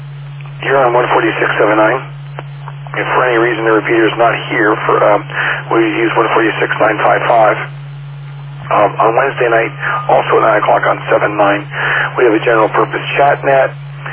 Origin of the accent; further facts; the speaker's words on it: Little Falls, New Jersey, United States; I grew up in Montclair in Little Falls, so I actually know where your street is.